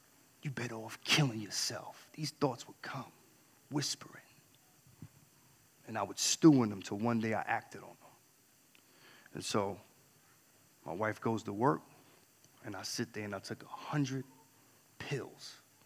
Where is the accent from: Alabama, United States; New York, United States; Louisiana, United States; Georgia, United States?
New York, United States; accent: New York; now in Midwest, United States; I guess she liked my New York accent at the time. Y'all stole it from me. I've been in the Midwest for the longest. It's gone.